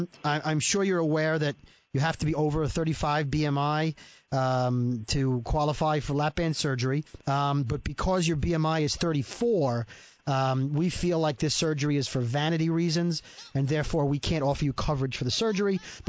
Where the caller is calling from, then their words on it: Florida, United States; I'm calling from Florida.